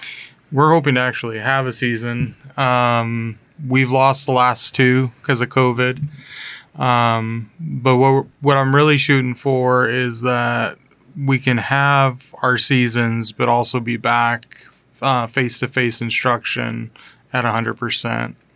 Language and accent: English; Colorado, United States; I'm originally from Colorado. Been here now 17 years on the Delta